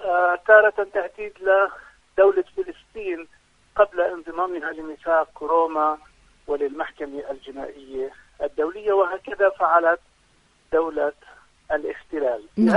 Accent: Palestine; وهو ما يدفعنا كفلسطينيين للتصميم على المضي قدما بملاحقة مجرمي الحرب الإسرائيليين

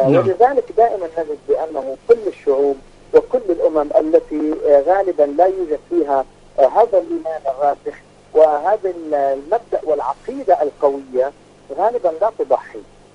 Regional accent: Lebanon; حتى عندنا في لبنان

